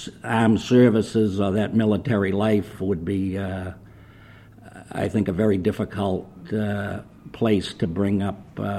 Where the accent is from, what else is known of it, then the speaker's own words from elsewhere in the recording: Haverhill, Massachusetts, United States; I'm originally from Haverhill, Massachusetts, and still live in that Merrimack Valley area.